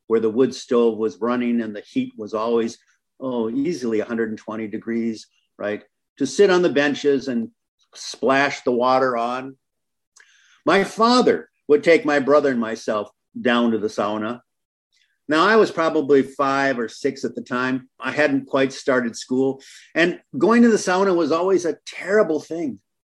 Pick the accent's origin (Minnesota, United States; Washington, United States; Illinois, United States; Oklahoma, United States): Minnesota, United States; Hibbing; So growing up in Hibbing, on weekends, we would go to my grandmother's farm.